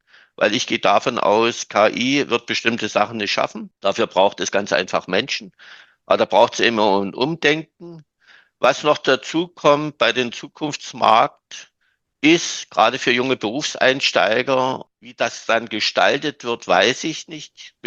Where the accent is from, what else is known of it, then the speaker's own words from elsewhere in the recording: East Germany, Germany; Ich komme ja noch aus der DDR, ich habe das 89 gesehen.